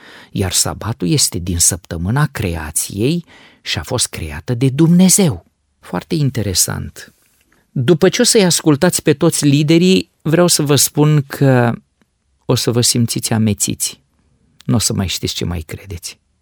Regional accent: Dobruja, Romania; Vă mărturisesc că eu sunt dobrogean și la mine în Dobrogea, deodată din star, sunt 3 zile de odihnă.

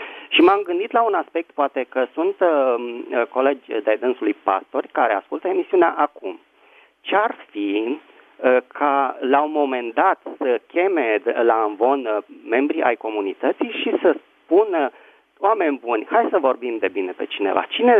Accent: Bucharest, Romania; din București.

